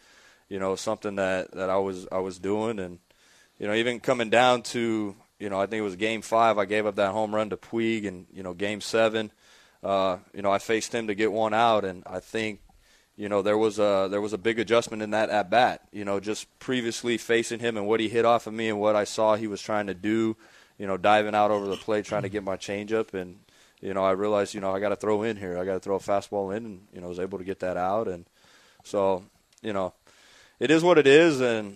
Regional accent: Santa Ana, California, United States; I'm from Santa Ana.

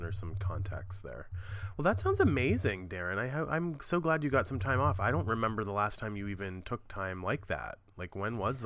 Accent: New York, United States; now in Maryland, United States; Pittsburgh is only about 2 hours from where I live in Maryland at the moment. And, you know, being a New Yorker, as much as I do love being in my hometown, I really do.

